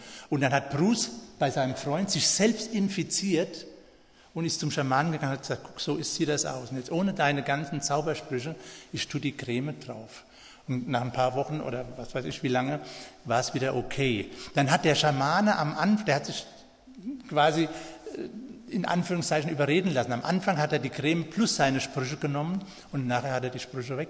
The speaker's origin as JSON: {"language": "German", "country": "Germany", "said": "Und haben gesagt, ich bin kein Gringo, ich bin Deutscher."}